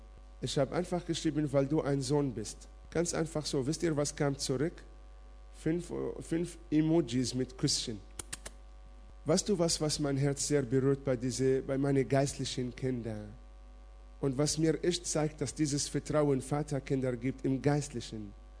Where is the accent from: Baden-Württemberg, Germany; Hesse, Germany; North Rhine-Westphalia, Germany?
Baden-Württemberg, Germany; Ulm; Ich komme aus Ulm, sie kommen aus Weikersheim.